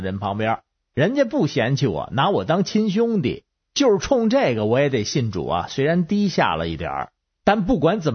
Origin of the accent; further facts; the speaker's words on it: Beijing, China; 各位听众好，我是北京的